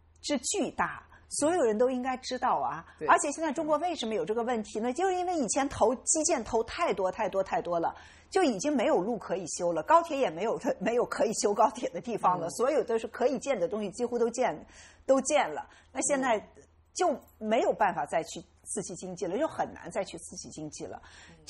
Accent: United States; 但中国人想要的东西和我们美国人不一样

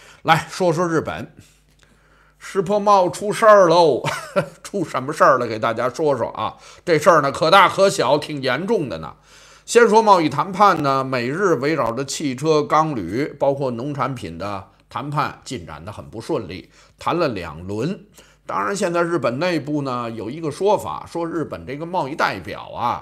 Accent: Taiwan; 你是我们台湾人

